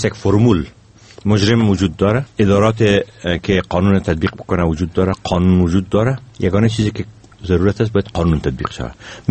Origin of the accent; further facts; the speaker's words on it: Afghanistan; ما افغان هستیم، ما صاحب از این خانه هستیم